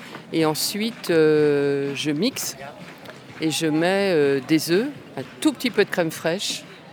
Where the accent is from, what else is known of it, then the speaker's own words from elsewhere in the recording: West, France; Je suis de l'Ouest, hein, moi